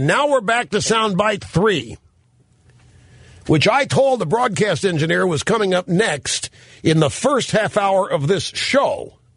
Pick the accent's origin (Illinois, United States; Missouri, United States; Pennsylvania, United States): Missouri, United States; Cape Girardeau; You know, I grew up in Cape Girardeau, Missouri.